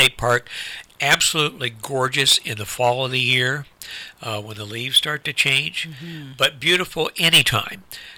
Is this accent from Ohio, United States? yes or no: yes; Lucasville, Ohio, United States; also born or lived in Portsmouth; I was born in Portsmouth. I was raised in Lucasville, which no one ever knew where Lucasville was until they built the state penitentiary there, and then that put us on the map.